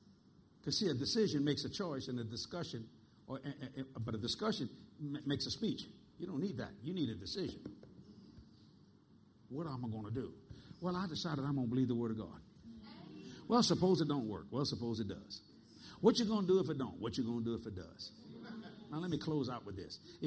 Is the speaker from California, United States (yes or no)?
no; New Orleans, Louisiana, United States; We both of them were Catholic people. We're from New Orleans.